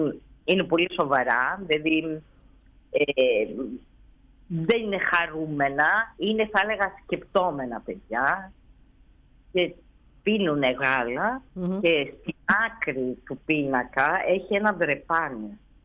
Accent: Larissa, Thessaly, Greece; born there; γιατί γεννήθηκα στη Λάρισα. Η Θεσσαλία έχει τόσο σπουδαίο κάμπο.

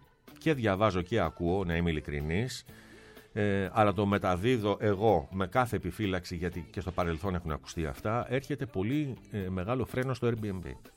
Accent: Kalamata, Peloponnese, Greece; Ακριβώς επειδή έρχεται από την πατρίδα μου το μήνυμα, από την Καλαμάτα.

